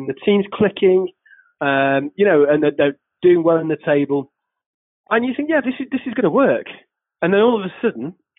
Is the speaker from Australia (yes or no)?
no; England, United Kingdom; as an Englishman myself